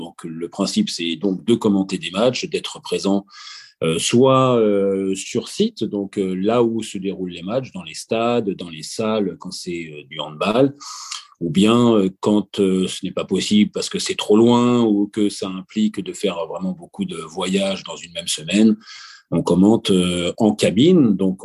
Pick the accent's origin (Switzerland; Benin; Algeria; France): France; Normandy; j'ai 44 ans, je suis normand d'origine